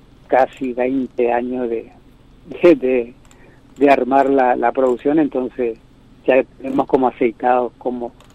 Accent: Colonia Carlos Pellegrini, Corrientes, Argentina; Yo soy de Colonias Carlos Pellegrín.

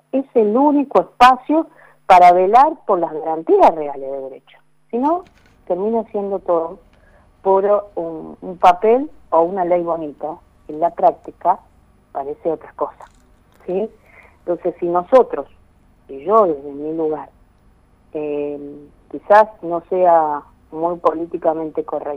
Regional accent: Catriel, Río Negro, Argentina; yo procedo de la localidad de Catriel, bien ahí en la puerta norte de la Patagonia

